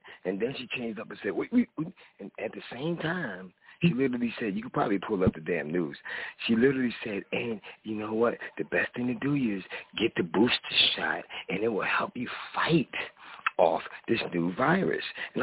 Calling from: Philadelphia, Pennsylvania, United States; Hey, I'm calling from Philly.

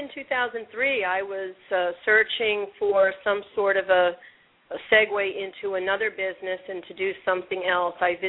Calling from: Jupiter, Florida, United States; I'm calling from my home office here in Jupiter, Florida, just a couple of miles from the retail store.

